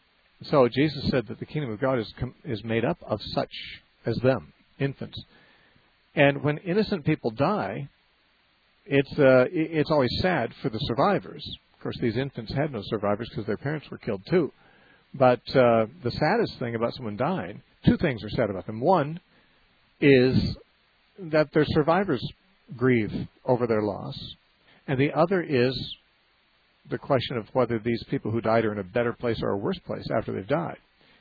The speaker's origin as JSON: {"language": "English", "town": "Santa Cruz", "region": "California", "country": "United States", "said": "Sort of like I'm a Californian and an American."}